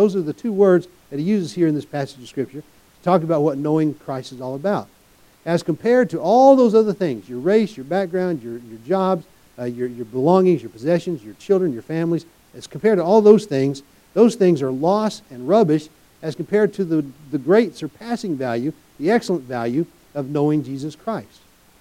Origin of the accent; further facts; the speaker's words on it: United States; It doesn't bring me closer to God just because I'm an American citizen.